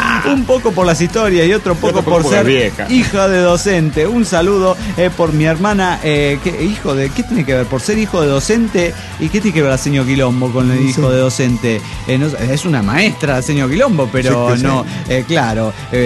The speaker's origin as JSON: {"language": "Spanish", "region": "Mexico City", "country": "Mexico", "said": "Soy el Mahler del DF mexicano."}